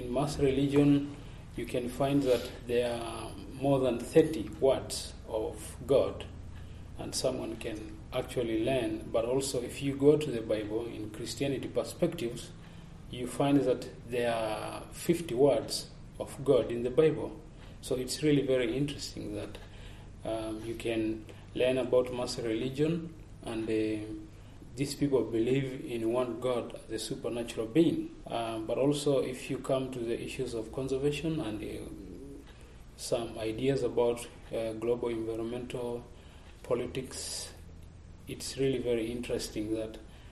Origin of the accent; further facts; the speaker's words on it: Tanzania; English is a second language; I'm coming from Tanzania, Masaland in East Africa. This is my first time to United States